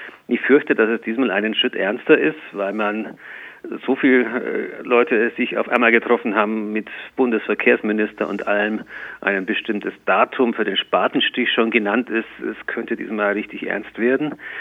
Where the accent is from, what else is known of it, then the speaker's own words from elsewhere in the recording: Munich, Bavaria, Germany; Das sage ich als Münchner ungern.